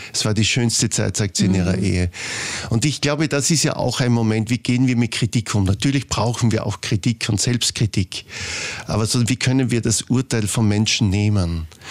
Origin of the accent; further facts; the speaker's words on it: Styria, Austria; Aber ich komme ja aus der Oststeiermark und dann hat man sich jeden Sonntag sozusagen auf das Parkhändl gefreut.